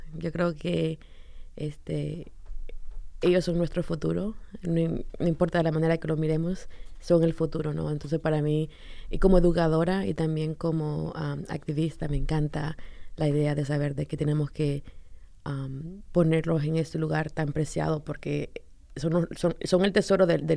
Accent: Tegucigalpa, Francisco Morazán, Honduras; Nací en Tegucigalpa, Honduras. Ahí fue donde crecí.

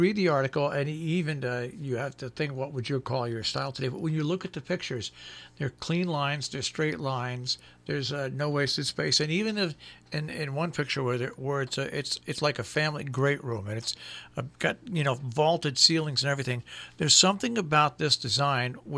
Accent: New York City, New York, United States; born there; also born or lived in New England; I was too young to remember, but we lived on when I was born in New York. We lived on the west side in a 15-room apartment overlooking the Hudson River.

